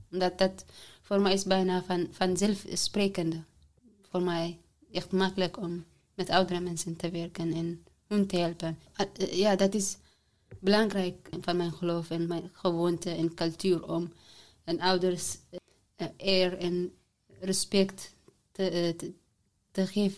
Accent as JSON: {"language": "Dutch", "country": "Eritrea", "second_language": "Dutch", "moved": "yes", "lives_now": "Netherlands", "said": "ik kom uit Eritrea. Sinds 2016 juli ben ik hier."}